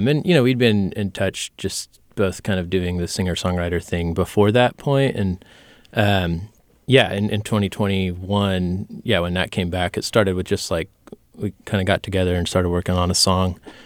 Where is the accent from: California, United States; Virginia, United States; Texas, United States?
California, United States; Davis; I grew up in Davis, and as a kid, I would watch the marching band there.